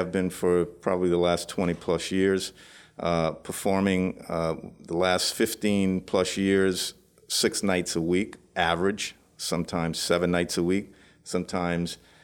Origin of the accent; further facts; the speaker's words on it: Louisiana, United States; Born and raised in the same area as Joe Tullis